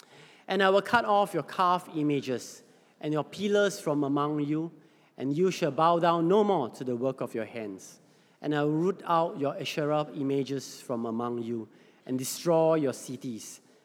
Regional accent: Singapore; I thought, hey, I am Singaporean. I earn Sing Dollar.

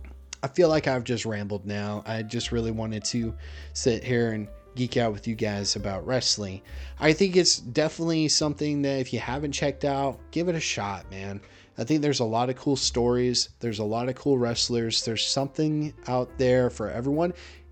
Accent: Alabama, United States; also born or lived in Maine; those who know me know that I was born in Maine, and I moved down here when I was like in fourth grade into the Southeast, into specifically Alabama.

